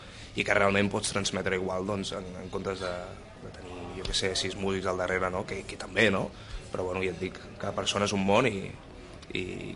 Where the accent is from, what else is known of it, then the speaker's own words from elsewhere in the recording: Sant Cugat, Catalonia, Spain; al meu poble, Sant Cugat, amb tota la banda